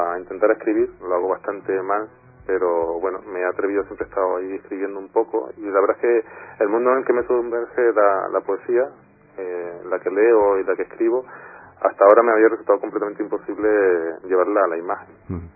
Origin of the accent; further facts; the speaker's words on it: Canary Islands, Spain; Empecé en Canarias, en mi tierra